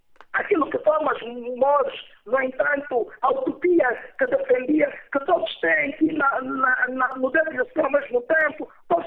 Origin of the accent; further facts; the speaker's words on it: Angola; diferenças têm que servir para nos unir. Como angolanos, como é isso que nós queremos.